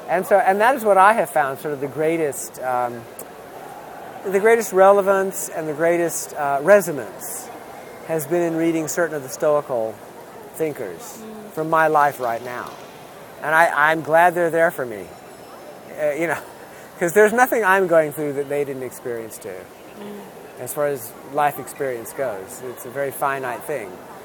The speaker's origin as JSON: {"language": "English", "country": "United States", "said": "And it is hard for me as an American to understand concept of duty."}